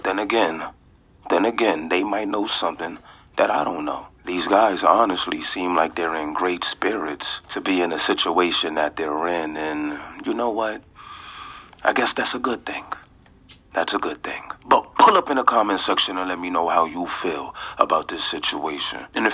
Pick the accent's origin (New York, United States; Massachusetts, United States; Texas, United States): New York, United States; Brooklyn; I'm from Brooklyn for real.